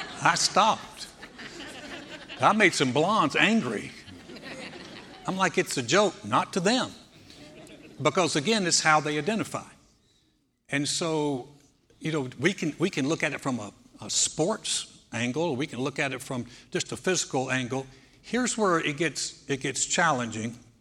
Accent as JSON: {"language": "English", "region": "North Carolina", "country": "United States", "moved": "yes", "said": "Honestly, I came from North Carolina. I've never seen a state that's more proud of being a state than Texas, ever."}